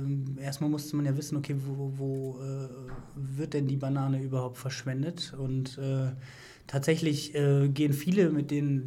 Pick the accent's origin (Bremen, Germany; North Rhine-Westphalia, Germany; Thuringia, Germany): North Rhine-Westphalia, Germany; Düsseldorf; wir kommen aus Düsseldorf, sagen wir jetzt mal in Düsseldorf